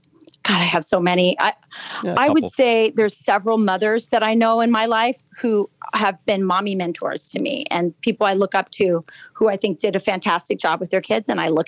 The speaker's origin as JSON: {"language": "English", "town": "Lakenheath", "region": "East of England", "country": "United Kingdom", "tie": "born there", "said": "Okay. I was born in Lakenheath, England. I'm an Air Force brat."}